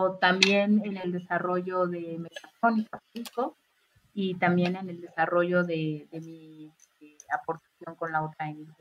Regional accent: Mexico; como mexicanos, podemos hacer que nuestra industria crezca.

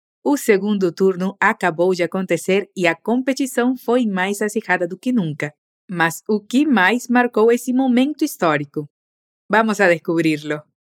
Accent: Venezuela; tu profe venezolana de español

